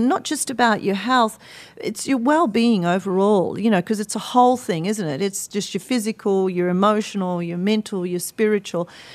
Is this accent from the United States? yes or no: no; Australia; And I grew up in Australia, as I said. And so back then, even in Australia, we still had a very strong mind-body-spirit community.